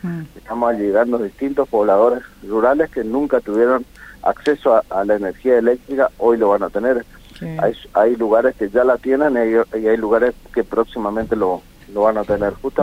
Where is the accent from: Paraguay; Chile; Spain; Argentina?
Argentina; tenemos la fe y la convicción como argentinos y aquellos que tenemos un par de añitos más